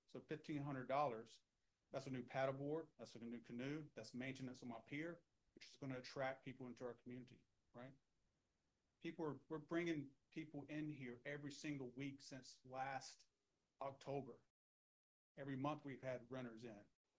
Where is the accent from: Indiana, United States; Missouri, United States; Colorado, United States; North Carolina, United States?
North Carolina, United States; Been a citizen here, born and raised in Bertie County. Went to primary school here, went away, college, came back.